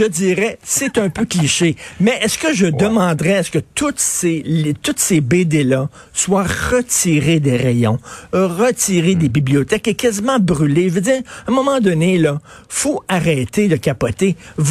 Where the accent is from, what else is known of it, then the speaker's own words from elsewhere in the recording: Quebec, Canada; parce que je suis un Québécois francophone